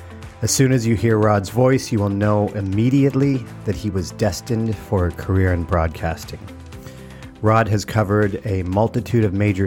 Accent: Canada; Growing up in Canada, I was very passionate about sport, in particular football and golf.

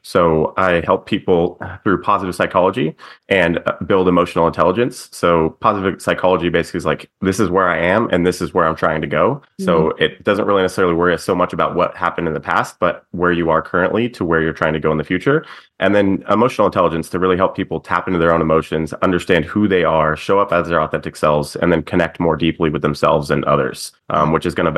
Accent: San Diego, California, United States; I'm from San Diego, California.

